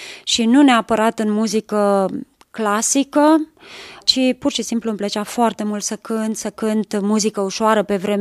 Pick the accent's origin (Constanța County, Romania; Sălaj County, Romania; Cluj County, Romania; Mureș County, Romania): Constanța County, Romania; Mangalia; also born or lived in Fetești; M-am născut în județul Ialomița, Fetești, dar de la 7 ani am migrat în Mangalia, județul Constanța, la mare, și acolo mi-am petrecut toată copilăria.